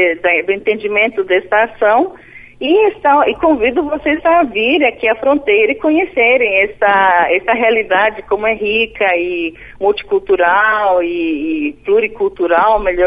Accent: Brazil; born there; Porque meus pais são de origem boliviana, eu nasci no Brasil e agora eu trabalho no Brasil

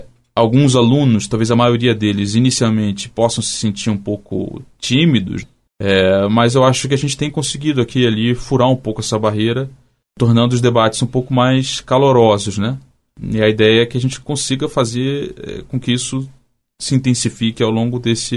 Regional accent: Rio de Janeiro, Brazil; seja aqui no Mato Grosso do Sul ou no Rio de Janeiro, de onde eu venho, ou de qualquer outro estado do Brasil.

